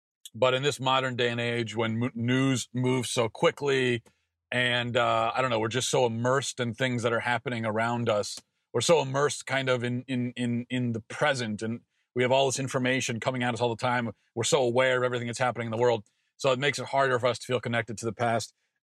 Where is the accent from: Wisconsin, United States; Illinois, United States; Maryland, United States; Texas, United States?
Maryland, United States; being as I grew up in Maryland, the last defining event was the DC sniper